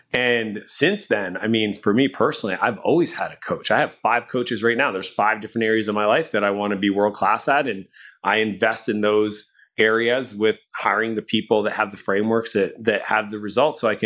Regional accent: Canada; I'm Canadian, so that's real money.

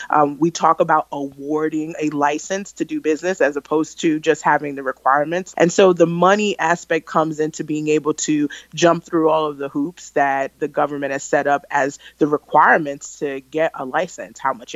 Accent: Brooklyn, New York, United States; I'm also from New York. I'm from Brooklyn, New York. Grew up during the war on drugs.

